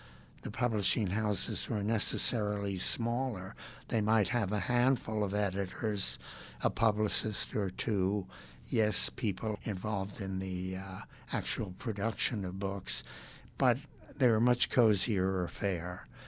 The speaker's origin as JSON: {"language": "English", "region": "New York", "country": "United States", "said": "I am a New Yorker. I've always thought of myself as being a New Yorker."}